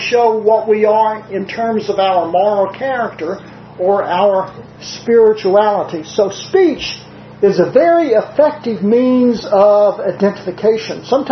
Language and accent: English; the South, United States; accent: southern; now in New Jersey, United States; though I've been living in New Jersey 28 years, I'm not offended by it. I just can't seem to shake my southern accent completely.